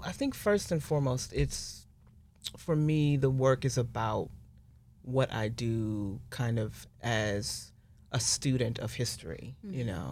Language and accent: English; St. Louis, Missouri, United States; I grew up in St. Louis in the 80s and 90s